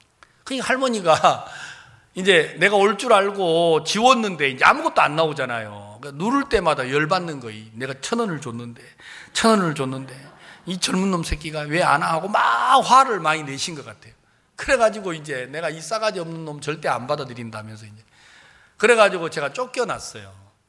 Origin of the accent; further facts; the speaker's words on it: Wando, South Jeolla, South Korea; 저는 고향이 전라남도 완도입니다.